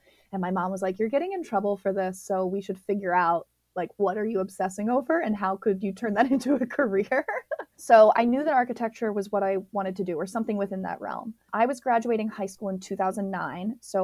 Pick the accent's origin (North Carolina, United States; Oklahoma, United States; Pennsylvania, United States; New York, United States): Pennsylvania, United States; Philadelphia; I'm also originally from the Philadelphia area. I do have family still in the suburbs here.